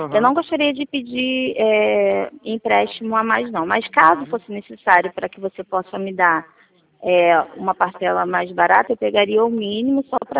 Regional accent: Nova Iguaçu, Rio de Janeiro, Brazil; Eu sou de Nova Iguaçu e sou funcionária de Mesquita.

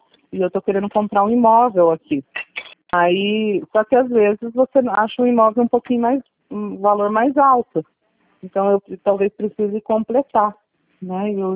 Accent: Curitiba, Paraná, Brazil; curitibana, eu moro aqui no norte do estado, mas sou curitibana.

